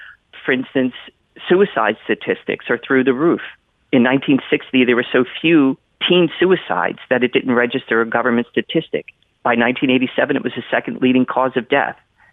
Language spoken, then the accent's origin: English; United States; I'm also a …, and I'm an American.